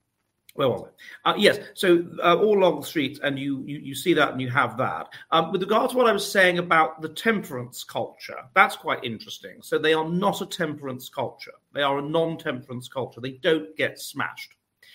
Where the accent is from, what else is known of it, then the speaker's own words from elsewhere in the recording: United Kingdom; being British and so forth